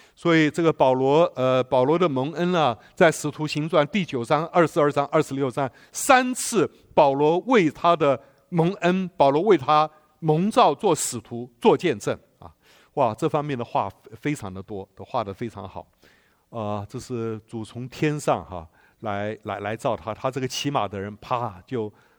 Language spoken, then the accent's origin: Chinese; Taiwan; now in United States; 我们小时候在台湾乡下那个杀鸡都是把血放进才能吃的